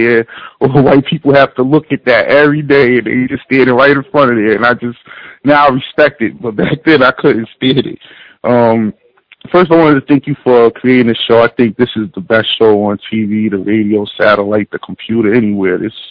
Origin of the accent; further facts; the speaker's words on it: New Jersey, United States; now in New York, United States; I'm from Jersey. When I first moved to Harlem about 13 years ago, I was walking down 125th Street